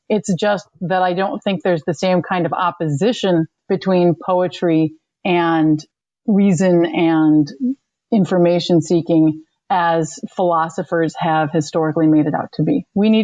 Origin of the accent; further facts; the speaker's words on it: New York City, New York, United States; also born or lived in Michigan; I grew up in New York City, and we spent summers in rural Michigan.